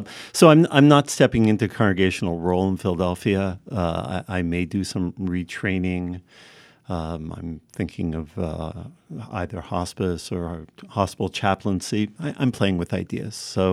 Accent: Ottawa, Ontario, Canada; now in United States; I grew up, I spent my summers in the Lake Country of Ontario. I'm from Ottawa, Ontario

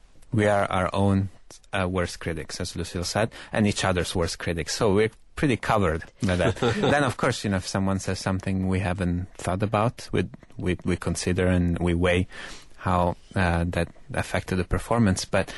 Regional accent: Bari, Apulia, Italy; English is a second language; moved away as an adult; now in United States; I was born in Italy, in Bari, southern Italy, in the heel of the boot. And then I moved to the States, to Dallas, to study at Southern Methodist University in Dallas in 1994. And then I've been in the States since.

